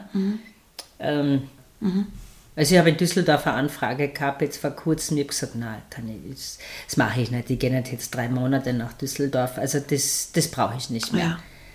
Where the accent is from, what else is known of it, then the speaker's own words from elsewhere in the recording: Styria, Austria; accent: Styrian; Weil da habe ich mir leichter getan, als dann in meinem Dialekt. Weil dann bin ich manchmal auch wieder zu viel reingefallen, gell? In dem Steirischen.